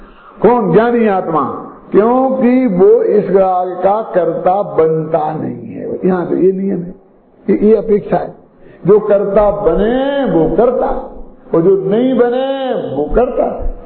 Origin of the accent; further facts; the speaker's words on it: Lalitpur, Uttar Pradesh, India; आप उन्हें मानने हमारे गांव में, हमारे देश में, ललितपुर में, हम उदयपुर में थे